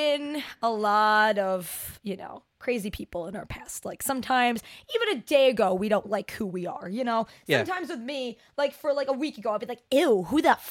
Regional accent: New Jersey, United States; accent: New Jersey; I would try to hide my New Jersey accent until I was like, I can't do this anymore.

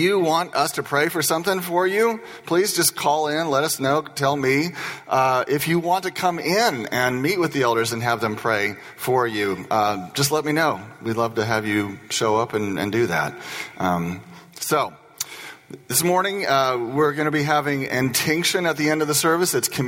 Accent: Indiana, United States; I came from Indiana, and no one in Indiana knows really what a Hoosier is, but we're all one if we're from Indiana.

